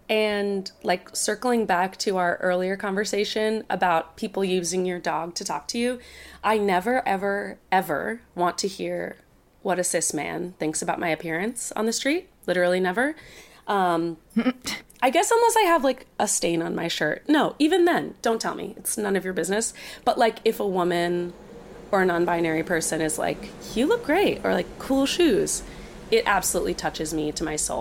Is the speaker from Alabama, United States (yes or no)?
no; Princeton, New Jersey, United States; she ended up coming to Princeton, New Jersey for college, which is incidentally my hometown.